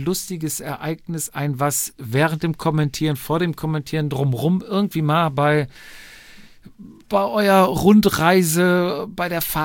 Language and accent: German; Cologne, North Rhine-Westphalia, Germany; Wir kommen ja aus Köln.